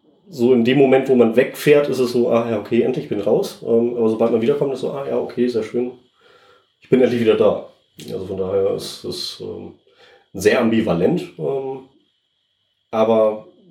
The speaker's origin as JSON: {"language": "German", "region": "Hamburg", "country": "Germany", "said": "Grundsätzlich als Hamburger ist man immer so ein bisschen verbunden mit dem Wasser."}